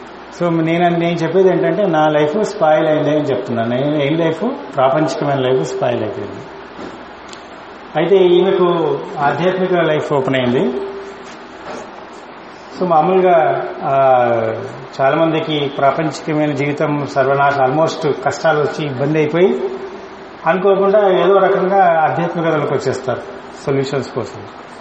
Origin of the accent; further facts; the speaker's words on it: Warangal, Telangana, India; now in Hyderabad, India; So మొత్తం నా study అంతా అక్కడే జరిగింది, వరంగల్లోనే పెరిగాను. హైదరాబాద్లో 2000 నుంచి ప్రాక్టీస్ చేశాను ఆడిటర్.